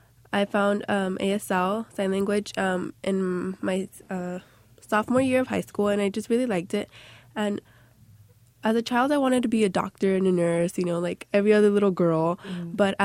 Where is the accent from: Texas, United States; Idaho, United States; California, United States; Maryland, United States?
California, United States; Fresno; also born or lived in San Fernando Valley; I grew up in Fresno, so I know there's a lot of like farms around there